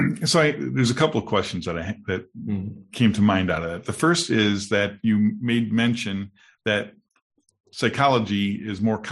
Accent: United States; now in Germany; obviously, I'm an American, and I got to Germany.

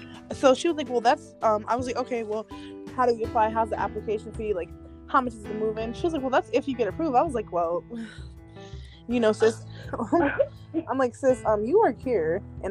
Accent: Miami, Florida, United States; now in Marion County, United States; I'm from the Miami area, so I never experienced racism until I moved to Marion County, and it's just like crazy to me.

